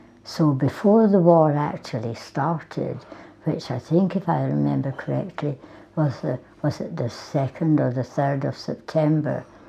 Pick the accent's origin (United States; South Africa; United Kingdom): United Kingdom; Edinburgh, Scotland; now in Highlands, United Kingdom; I was born and brought up in Edinburgh, but now I'm happy to have made my home in the Highlands.